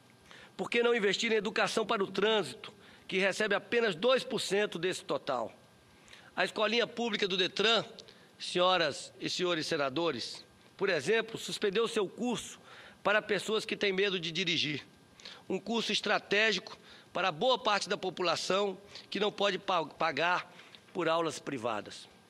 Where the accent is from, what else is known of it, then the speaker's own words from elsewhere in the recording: Brasília, Federal District, Brazil; dava orgulho, como brasiliense, viajar para outros locais do Brasil